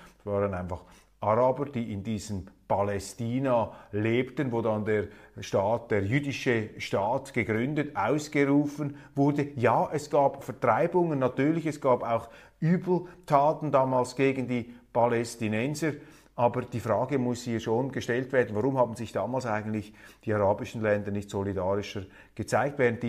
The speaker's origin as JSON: {"language": "German", "country": "Switzerland", "said": "von denen wir als Schweizer naturgemäß nicht alles verstehen können"}